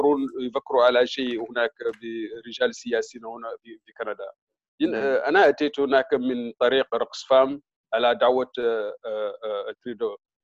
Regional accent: Mauritania; also born or lived in United States; now in Canada; أنا أصلاً موريتاني، أنا كنت في موريتاني وعشت 16 سنوات في في في في في أمريكا

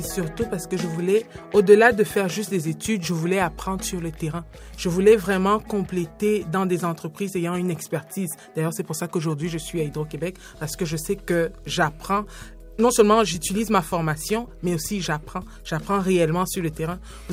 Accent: Yaoundé, Centre, Cameroon; Nous, les plus basses températures, je vous dirais d'où je viens de Yaoundé, c'est 18 degrés, 16 degrés le matin et puis la journée.

